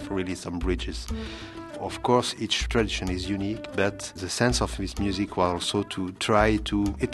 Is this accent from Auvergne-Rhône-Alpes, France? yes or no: no; Paris, Île-de-France, France; when I grew up in Paris, I had a chance to listen to many different music from north of Africa